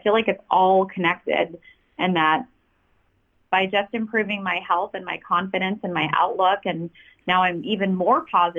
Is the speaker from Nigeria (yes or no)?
no; Hollywood, California, United States; born there; And I was born in Hollywood. That's why.